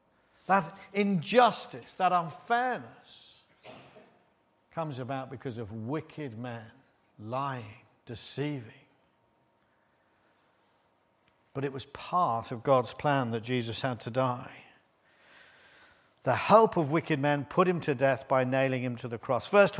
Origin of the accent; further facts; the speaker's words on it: Littlemore, South East England, United Kingdom; I used to joke when I grew up in Littlemore that you could get to the corner shop and they'd have the order ready for you